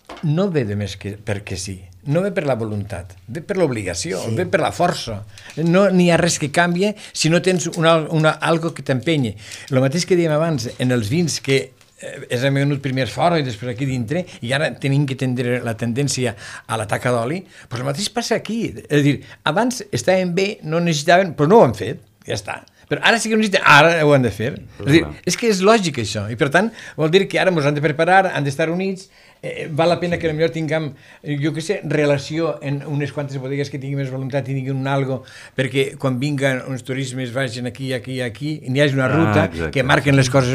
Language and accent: Catalan; Catalonia, Spain; el Priorat, tots els que som del Priorat